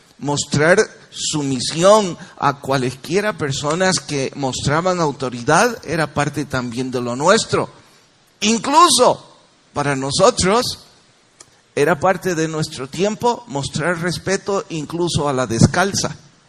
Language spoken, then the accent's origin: Spanish; El Salvador; Ustedes y yo como salvadoreños creo conocemos bastante bien un cambio generacional.